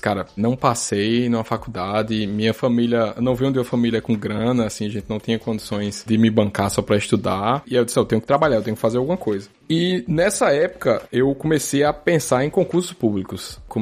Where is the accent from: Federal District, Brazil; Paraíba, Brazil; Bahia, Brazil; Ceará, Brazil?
Paraíba, Brazil; João Pessoa; Eu sou de lá, sou nascido e criado em João Pessoa, na Paraíba. Eu morei a minha vida inteira lá.